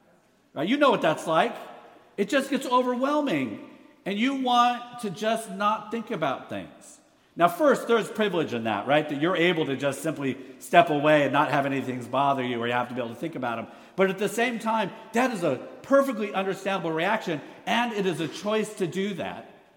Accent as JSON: {"language": "English", "region": "California", "country": "United States", "tie": "born or raised there", "said": "I'm from the West Coast, grew up all my life, Northern California, Sacramento, Stockton area. I come out of a Filipino-American congregation"}